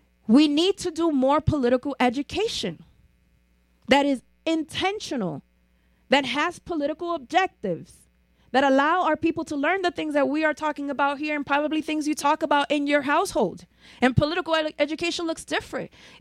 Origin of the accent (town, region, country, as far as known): South Bronx, New York, United States; born there